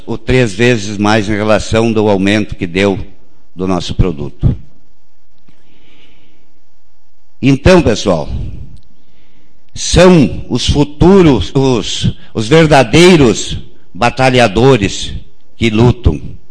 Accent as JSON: {"language": "Portuguese", "town": "Santiago", "region": "Rio Grande do Sul", "country": "Brazil", "tie": "born there", "said": "eu tenho minha propriedade na minha querência, onde eu nasci, em Santiago."}